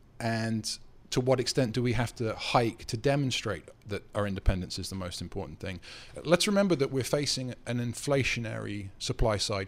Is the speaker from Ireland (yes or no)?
no; United Kingdom; I'm very British.